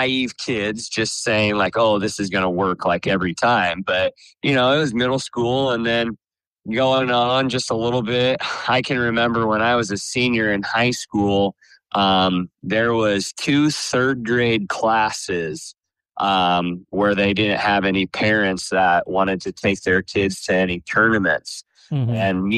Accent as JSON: {"language": "English", "town": "Fairbury", "region": "Nebraska", "country": "United States", "tie": "born or raised there", "said": "So I was born and raised in Fairbury, Nebraska."}